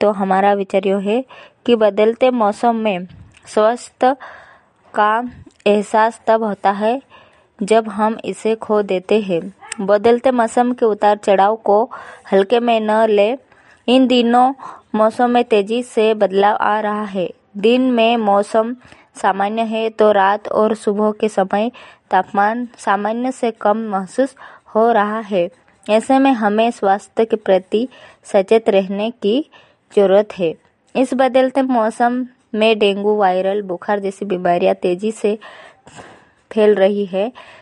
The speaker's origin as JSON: {"language": "Hindi", "region": "Madhya Pradesh", "country": "India", "said": "मैं पाटी तहसील की ग्राम लाइजापी की निवासी हूँ।"}